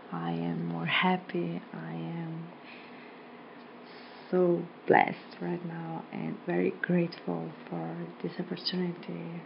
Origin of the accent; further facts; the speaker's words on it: Slovenia; I am from Slovenia. Slovenia is a very small country in Europe between Italy and Croatia